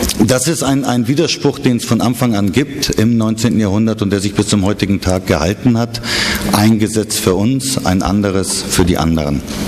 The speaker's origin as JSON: {"language": "German", "country": "Kenya", "tie": "born or raised there", "said": "Also ich bin in Kenia aufgewachsen"}